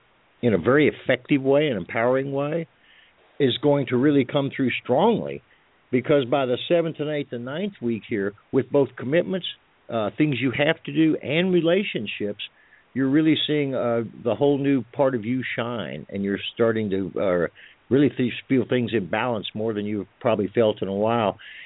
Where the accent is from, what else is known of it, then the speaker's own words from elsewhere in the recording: the South, United States; accent: southern; Excuse my southern accent.